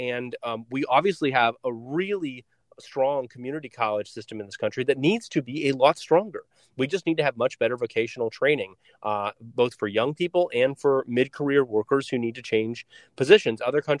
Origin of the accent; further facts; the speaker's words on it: Oregon, United States; I grew up in Oregon, which is actually where I am right now covering the forest fires. But I grew up in Oregon in a timber, what was a timber town